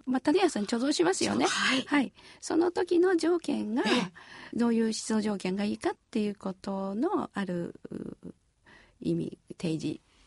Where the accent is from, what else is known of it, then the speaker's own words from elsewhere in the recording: Oita, Japan; also born or lived in Yawatahama; 八幡浜の、はい、マージロっていうところなんですけど、はい、そこで生まれました。で、4歳ぐらいだったと聞いてますが、九州大分県の方に、父がみかん農家なものですから、栽培をする土地を買い求めましたので、一家で。